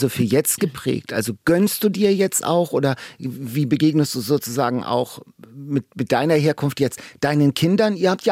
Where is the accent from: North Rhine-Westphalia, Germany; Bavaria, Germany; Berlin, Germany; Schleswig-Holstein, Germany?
Schleswig-Holstein, Germany; Lübeck; ich komme aus Lübeck